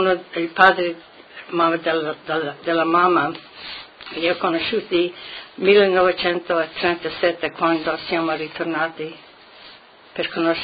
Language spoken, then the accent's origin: Italian; Philadelphia, Pennsylvania, United States; also born or lived in Kerwinsville; Io sono nata a Kerwinsville, ma dopo loro sono arrivati qui a Philadelphia e le mie due sorelle sono nate qui, in Chestnut Hill. Io sono la più vecchia di tre figli.